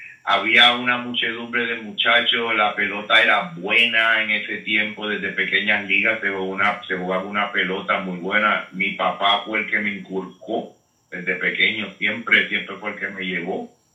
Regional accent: Puerto Rico; Pues yo me crié aquí en Los Ángeles, que es toda una urbanización que está frente al aeropuerto

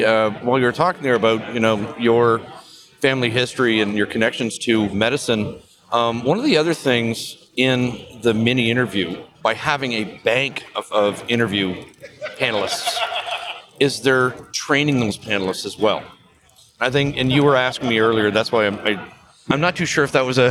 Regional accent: Canada; also born or lived in United States; I come from Canada, and so a lot of my connections right now are from Canada, although I did have my career in the States.

